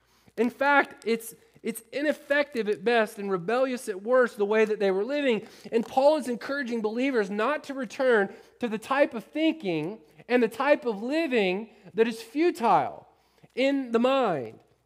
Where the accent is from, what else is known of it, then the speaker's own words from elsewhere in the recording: Florida, United States; I grew up in Florida, so we used to go to Publix